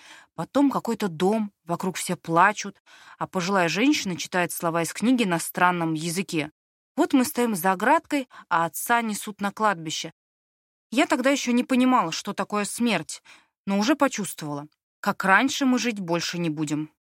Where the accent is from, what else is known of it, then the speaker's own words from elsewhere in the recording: Tolyatti, Samara Oblast, Russia; Жила я на окраине Тольятти, и мой родной город, в общем-то, славился бандитскими войнами.